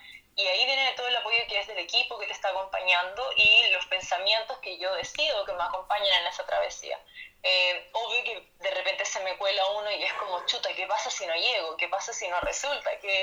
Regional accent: Chile; soy la primera chilena, el 2 de agosto del 2019.

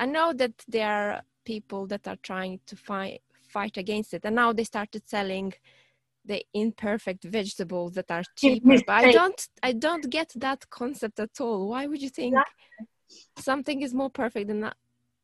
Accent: Moldova; now in United Kingdom; when I was growing up in Moldova, my grandparents used to be self-sufficient.

